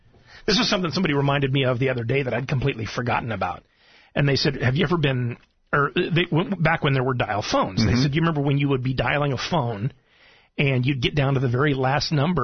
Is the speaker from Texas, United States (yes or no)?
no; Twin Falls, Idaho, United States; However, growing up in Twin Falls